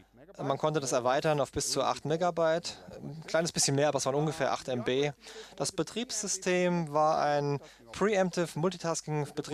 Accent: Austria; Ich selber bin aus Österreich, deshalb sind das deutsche Bücher.

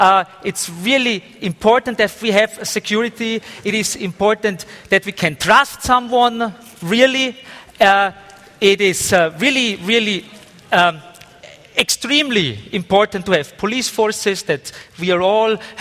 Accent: Austria; English is a second language; We are from Austria, you know. And Austria is a tiny little country in the south of you.

